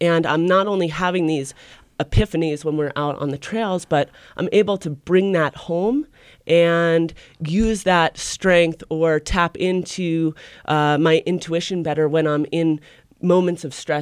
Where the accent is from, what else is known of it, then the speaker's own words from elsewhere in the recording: New York, United States; growing up in New York, I kind of stuck out as a sore thumb.